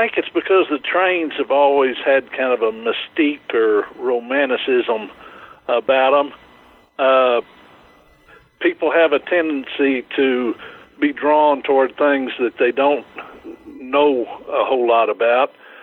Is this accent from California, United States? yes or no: no; Brownwood, Texas, United States; I'm from Brownwood, Texas, right in the heart of Texas. And in Brownwood, unless your parents had a business of their own, you weren't going to work somewhere where you could make a lot of money.